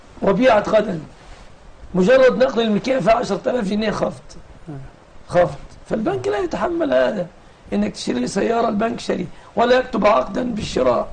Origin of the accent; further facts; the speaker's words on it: Egypt; وأسأل الله أن يحفظ بلادنا مصر آمنة مطمئنة